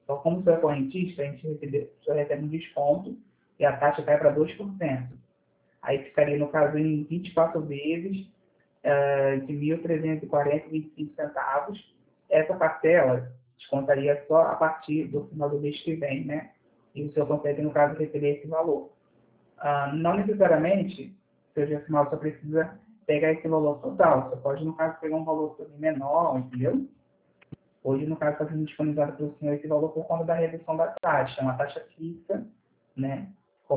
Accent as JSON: {"language": "Portuguese", "region": "Rio de Janeiro", "country": "Brazil", "said": "A gente é do Rio de Janeiro."}